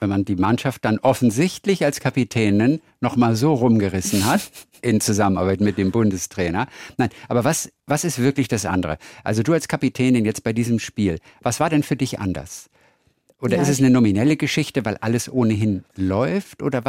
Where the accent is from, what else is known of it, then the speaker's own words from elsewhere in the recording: Northern Germany, Germany; Ich komme ja aus Norddeutschland sonst.